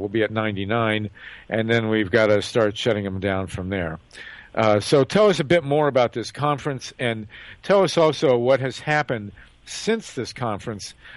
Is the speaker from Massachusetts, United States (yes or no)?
yes; Boston, Massachusetts, United States; And you are in my hometown, my birthplace of Boston, Massachusetts.